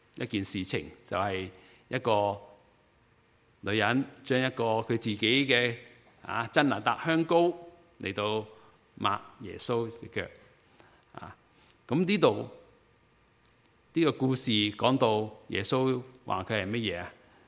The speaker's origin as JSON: {"language": "Chinese", "region": "Guangdong", "country": "China", "said": "好像我们广东人都有一个说法，临尾香"}